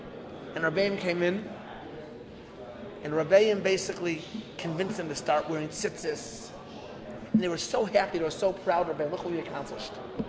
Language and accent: English; Chicago, Illinois, United States; I grew up in Chicago. Chicago, Illinois, the home of the Chicago Cubs.